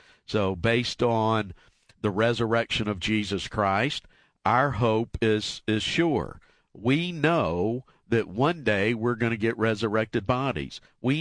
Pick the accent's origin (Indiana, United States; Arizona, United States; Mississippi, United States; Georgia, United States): Georgia, United States; Marietta; Let's go to Marietta, Georgia, my hometown.